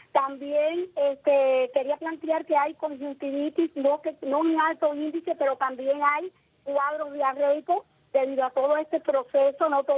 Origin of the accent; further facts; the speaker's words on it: Palma Soriano, Santiago de Cuba, Cuba; Es una preocupación como ciudadana cubana y palmera la situación que se está enfrentando